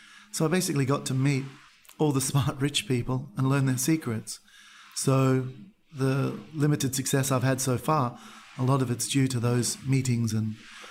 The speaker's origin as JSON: {"language": "English", "country": "Australia", "lives_now": "Shenzhen, China", "said": "Yeah, I'm Australian, 46 years of age, and I'm an entrepreneur."}